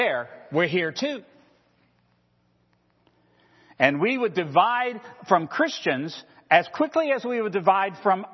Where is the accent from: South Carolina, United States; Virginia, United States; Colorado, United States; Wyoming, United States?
Virginia, United States; Now, I'm a Southerner. I'm from Virginia. So we're talking family talk here now, okay?